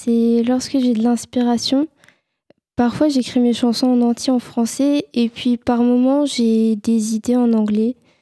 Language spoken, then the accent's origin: French; Clermont, Hauts-de-France, France; Je viens de Clermont de l'Oise.